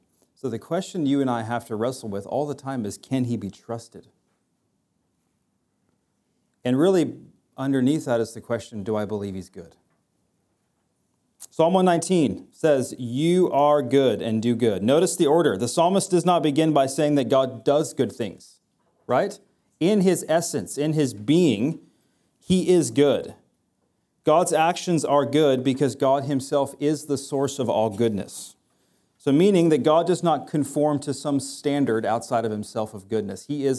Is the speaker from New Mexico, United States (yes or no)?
yes; Las Cruces, New Mexico, United States; moved away as an adult; The last 8 years, I have spent planting a church in my hometown, Las Cruces, New Mexico, where I've been as a senior pastor for 8 years, and we moved here 4 weeks